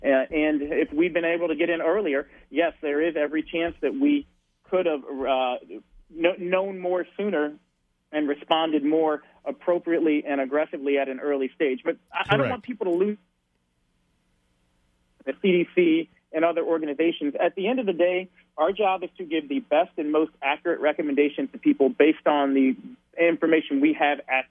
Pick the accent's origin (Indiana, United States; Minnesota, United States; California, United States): Indiana, United States; and I'm from Indiana, would come up to Michigan every summer with my family